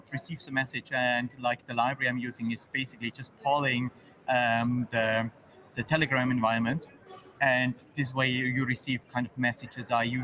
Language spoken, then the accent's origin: English; Switzerland; I'm from Switzerland